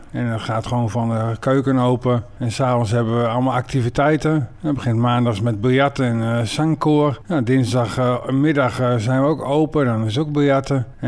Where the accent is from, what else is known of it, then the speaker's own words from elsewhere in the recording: Hempenstearns, Friesland, Netherlands; born there; ik ben geboren in Hempenstearns, net buiten Leeuwarden.